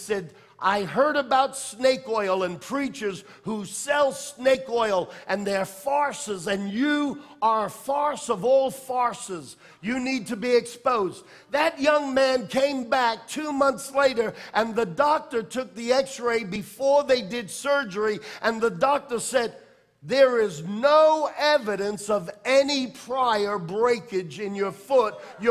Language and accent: English; New York, United States; now in Florida, United States; I'm a New Yorker. I wear my passion on my sleeve.